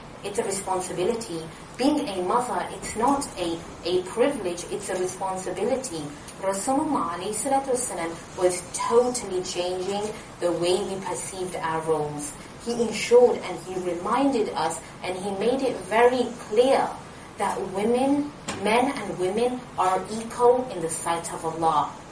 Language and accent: English; United Kingdom; I'm from Britain. I hardly go back to where my parents are born, you know. I like being here. This is my country.